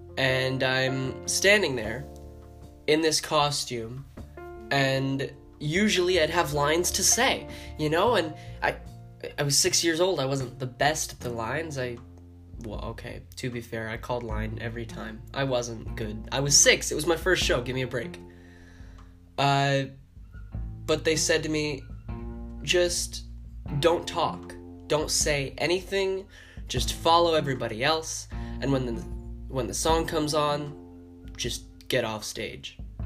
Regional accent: Simcoe, Ontario, Canada; performed on stage at a small little theater in my hometown of Simcoe.

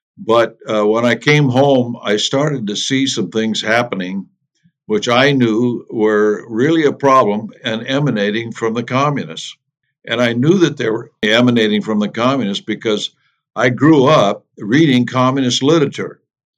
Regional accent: Seattle, Washington, United States; I grew up in Seattle. There was a lot of communism in Seattle back in the day, and it's always has been.

